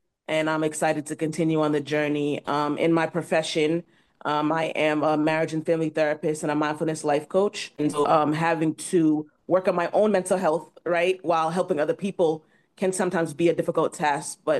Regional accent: Boston, Massachusetts, United States; moved away as an adult; now in Ghana; Originally, I'm from Boston, Massachusetts. But July of last year, I made the move to South Africa. And currently, though, I'm in Ghana.

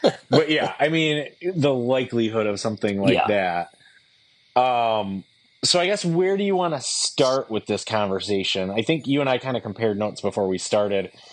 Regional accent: Midwest, United States; like as a Midwesterner, and maybe this is showing like how naive you and I are

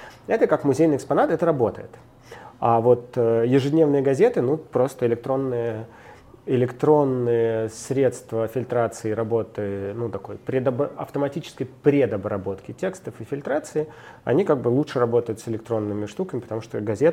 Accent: Ukraine; Я вырос на Украине

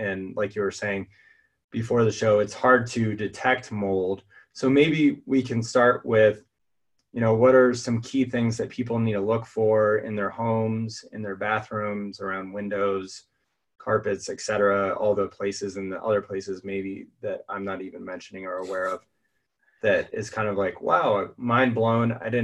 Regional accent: New England, United States; I've definitely had my personal experiences with mold growing up in New England.

